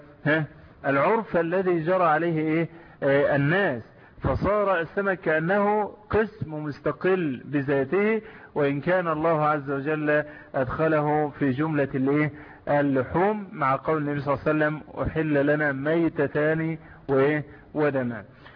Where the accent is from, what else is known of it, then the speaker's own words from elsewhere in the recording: Egypt; قد يكون هذا خاصا عندنا في مصر